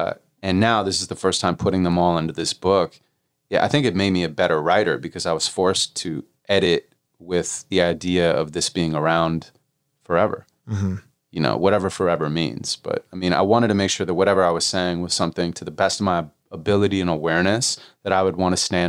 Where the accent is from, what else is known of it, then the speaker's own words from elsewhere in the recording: Santa Monica, California, United States; I was raised in Santa Monica. And I mean, it was my mom, a single parent, a school teacher, and we lived on Bay Street in Lincoln until I was like 12.